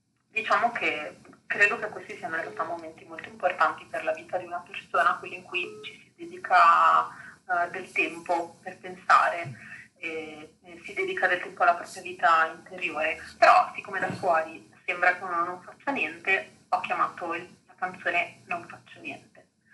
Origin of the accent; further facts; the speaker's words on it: Milan, Lombardy, Italy; sono una cantautrice, sono milanese